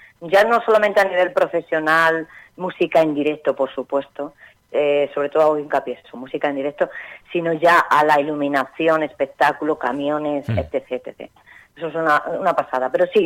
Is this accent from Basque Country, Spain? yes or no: no; Salamanca, Castile and León, Spain; Buenos días, somos de Salamanca.